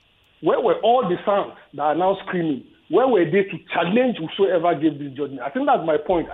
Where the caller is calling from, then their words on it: Lagos, Nigeria; I'm calling from Ajah.